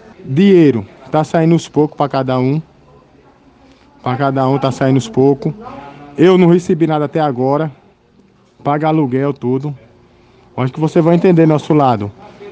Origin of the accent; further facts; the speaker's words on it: Sergipe, Brazil; nós é tudo do Nordeste, hein? Eu mesmo sou lá de Sergipe